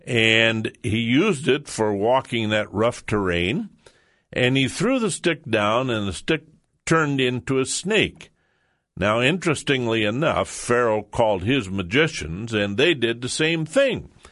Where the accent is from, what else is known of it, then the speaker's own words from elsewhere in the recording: Iowa, United States; I grew up in Iowa, and we lived in a small town